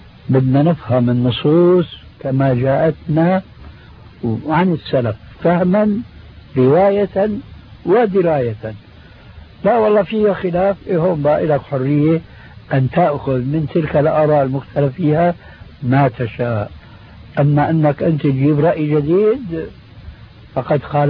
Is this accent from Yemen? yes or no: no; Syria; حتى يصير اللحية كما يقولون عندنا في الشام خير الذكون إشارة تكون